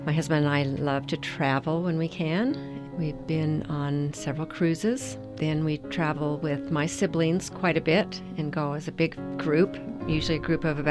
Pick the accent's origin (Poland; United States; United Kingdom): United States; Utah; I'm from Cache Valley. I have lived here my whole life.